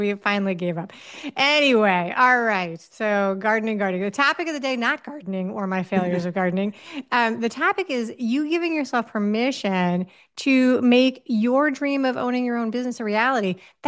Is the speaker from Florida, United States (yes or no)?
no; New York City, New York, United States; The thing that's funny about that is that I grew up in New York City.